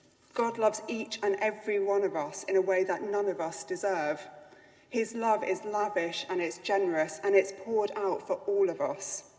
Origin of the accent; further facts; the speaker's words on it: United Kingdom; It's something, I think, in our national identity, what's fair and what's unfair.